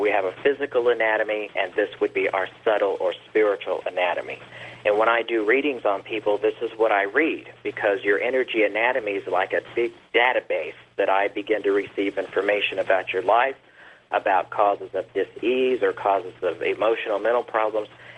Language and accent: English; Arkansas, United States; Growing up in Arkansas in a little town